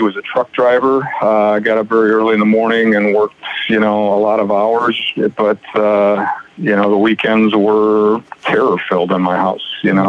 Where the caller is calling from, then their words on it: Bourbonnais, Illinois, United States; I live in Bourbonnais, Illinois, which is pretty much about an hour straight south of downtown Chicago.